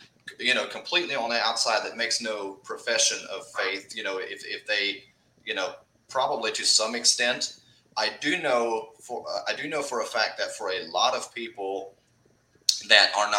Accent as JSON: {"language": "English", "region": "Kentucky", "country": "United States", "tie": "born or raised there", "lives_now": "North Carolina, United States", "said": "No, I grew up in Northeast Kentucky."}